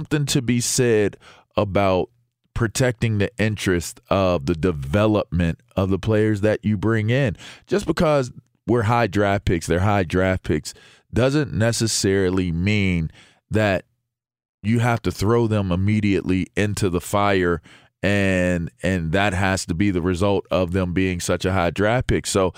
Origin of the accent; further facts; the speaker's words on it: Pittsburgh, Pennsylvania, United States; I grew up in Pittsburgh